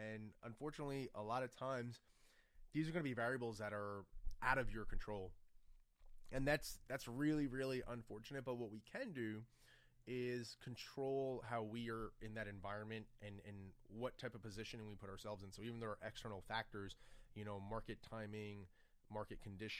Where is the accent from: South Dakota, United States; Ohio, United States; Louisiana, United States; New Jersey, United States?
New Jersey, United States; I'm from Jersey.